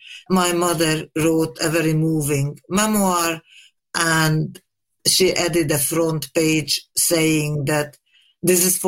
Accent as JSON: {"language": "English", "region": "Budapest", "country": "Hungary", "said": "I am, like Stephen, from Hungary, and I'm from Budapest"}